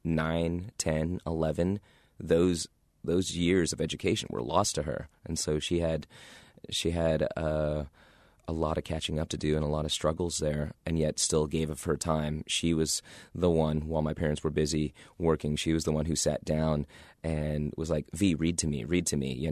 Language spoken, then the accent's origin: English; Garden City, Kansas, United States; I'll always forever be indebted to the folks I grew up around in Garden City, Kansas, because they shaped who I am